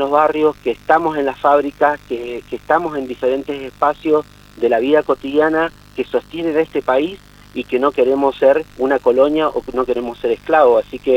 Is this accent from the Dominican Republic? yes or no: no; Argentina; nosotros como argentinos